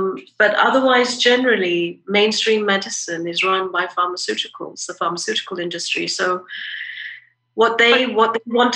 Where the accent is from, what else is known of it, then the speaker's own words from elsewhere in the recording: London, United Kingdom; now in United States; I grew up in London in the UK, and I came to America